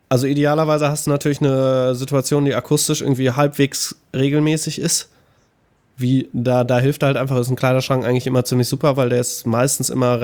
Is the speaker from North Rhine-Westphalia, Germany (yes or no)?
yes; North Rhine-Westphalia, Germany; Ich habe überhaupt keinen Dialekt. Ich bin Nordrhein-Westfaler da.